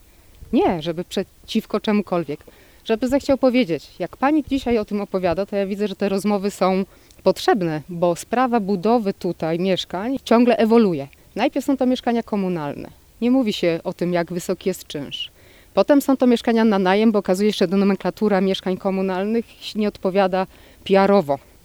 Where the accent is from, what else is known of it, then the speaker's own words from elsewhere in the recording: Wodzisław Śląski, Silesian Voivodeship, Poland; w Wodzisławie Śląskim, w którym mieszkam od urodzenia